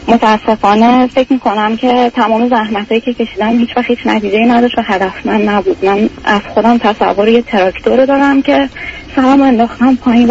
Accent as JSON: {"language": "Persian", "country": "Iran", "moved": "as an adult", "said": "من 3 ساله که خب دورم. فوق لیسانس دارم از ایران که اومدم"}